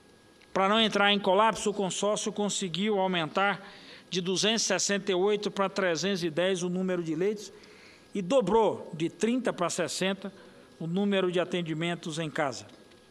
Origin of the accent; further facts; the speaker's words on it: Salvador, Bahia, Brazil; born there; meu pai foi morar exatamente numa pequena casa no subúrbio ferroviário, na localidade de Escada, onde eu nasci. Essa área é uma área que abriga uma expressiva parcela da população da cidade de Salvador.